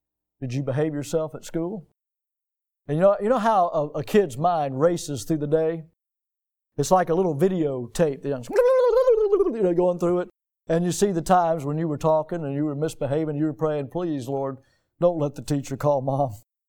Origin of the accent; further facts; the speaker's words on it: United States; I'm a citizen of America, but I'm also a citizen of heaven.